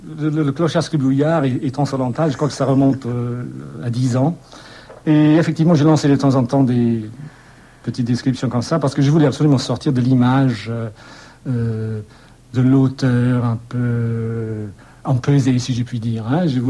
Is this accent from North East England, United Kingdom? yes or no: no; Scotland, United Kingdom; French is a second language; En tant qu'Écossais, je suis beaucoup plus français et américain qu'anglais.